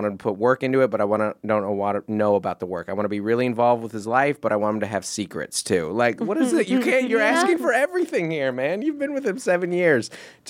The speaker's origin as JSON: {"language": "English", "town": "Seattle", "region": "Washington", "country": "United States", "tie": "born or raised there", "said": "Well, I grew up in Seattle."}